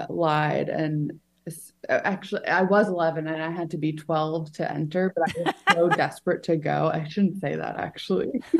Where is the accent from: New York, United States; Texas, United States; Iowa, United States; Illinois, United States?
New York, United States; So I grew up on Long Island, but just outside of the city.